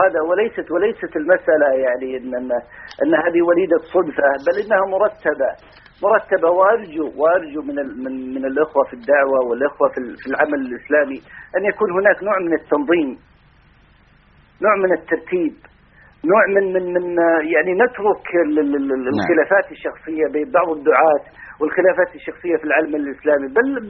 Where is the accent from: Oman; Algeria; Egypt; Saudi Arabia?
Saudi Arabia; عندنا في المملكة العربية السعودية وفي الوطن العربي